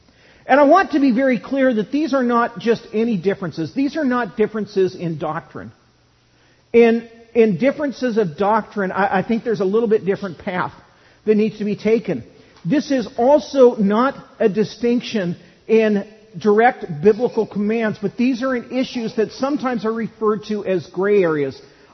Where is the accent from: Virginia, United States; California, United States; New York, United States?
California, United States; it would come up that I was from California.